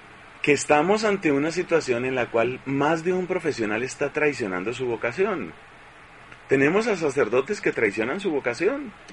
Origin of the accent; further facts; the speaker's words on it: Costa Rica; yo soy tico